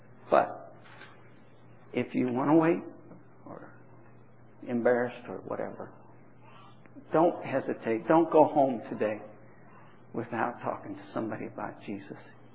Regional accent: India; now in United States; My parents were missionaries, and I grew up in India

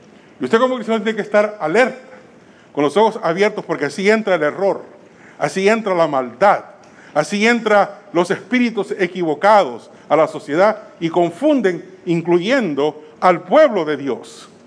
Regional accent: El Salvador; Yo soy de El Salvador y conozco la crisis en El Salvador.

